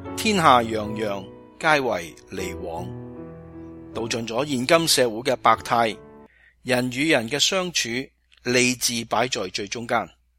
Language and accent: Chinese; China; 我们中国人有着让自己引以为豪、光辉灿烂的悠久历史和文化传统